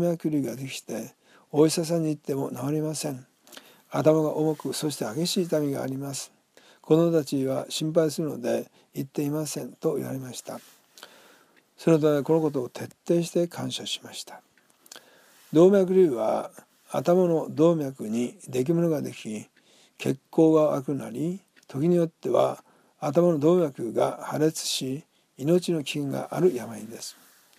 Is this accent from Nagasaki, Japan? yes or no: yes; Nagasaki, Japan; 私たち夫婦はなかなか長崎の私の実家に帰る時がありませんでした。